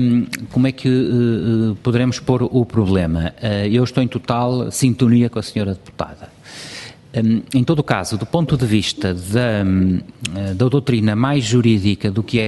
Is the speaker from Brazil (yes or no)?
no; Portugal; como português, fico muito feliz que assim seja